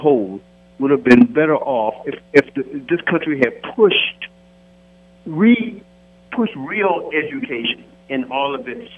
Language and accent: English; Washington, District of Columbia, United States; also born or lived in West Africa; Well, I'm from Washington, D.C.